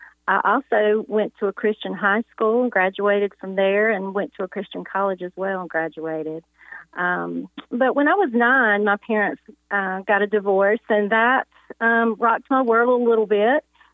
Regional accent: China Grove, North Carolina, United States; Well, as you said, I am from North Carolina, and a small town, in fact, China Grove.

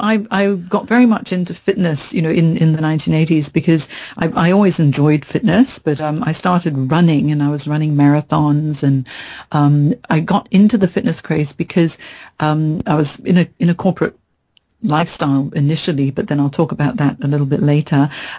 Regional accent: Hong Kong; also born or lived in Minnesota, United States; because that's my home. I'm half Chinese, half English, and I grew up in Hong Kong

